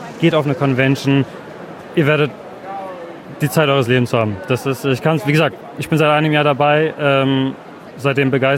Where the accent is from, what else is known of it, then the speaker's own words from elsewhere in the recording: Würzburg, Bavaria, Germany; Aus Würzburg.